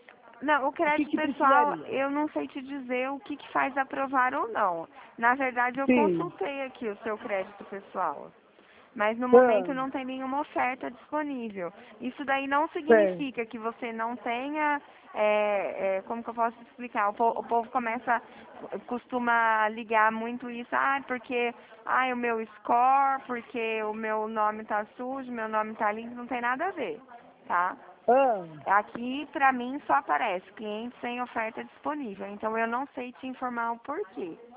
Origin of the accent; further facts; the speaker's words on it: Dracena, São Paulo, Brazil; eu sou de Dracena, no interior de São Paulo.